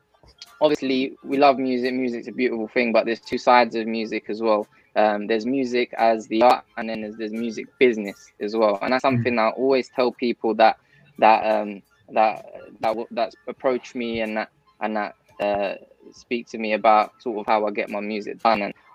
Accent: United Kingdom; for many years as a young British Bengali boy, I'll be honest, man, like I was embarrassed to say that I was Bengali

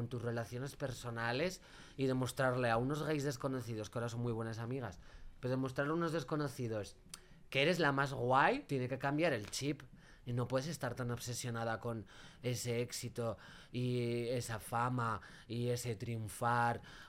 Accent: Magaluf, Balearic Islands, Spain; Además, me crié en Magaluf y mi ventana del cuarto daba a la calle

